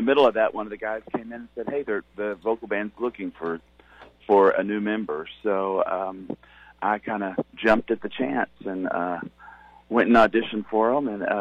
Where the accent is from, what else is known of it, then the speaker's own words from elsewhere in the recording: Texas, United States; Yeah, that's right. I grew up in Texas, and now we live in Tennessee, where we raise our family.